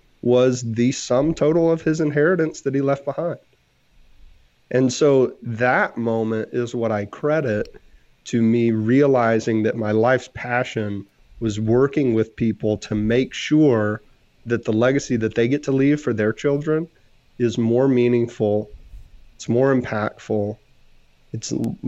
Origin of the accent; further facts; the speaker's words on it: Texas, United States; You know, I'm from Texas, and Texas we all have goofy names for our grandparents.